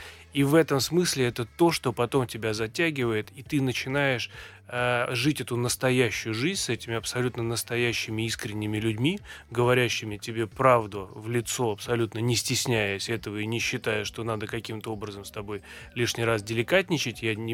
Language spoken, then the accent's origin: Russian; Moscow, Russia; я, будучи коренным москвичом и предыдущую часть жизни отработавший в Москве